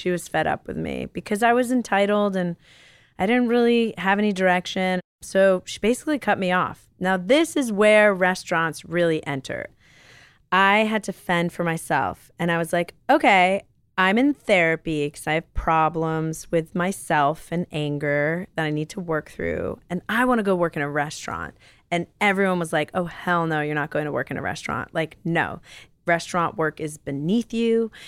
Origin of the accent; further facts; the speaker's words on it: New York, United States; I grew up on the Upper East Side. So we were like going to church on Fifth Avenue, get all dressed up.